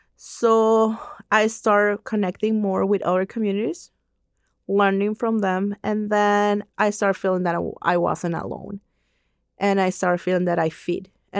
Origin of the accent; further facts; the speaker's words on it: Venezuela; English is a second language; now in United States; But then I live in different states of Venezuela until I moved here.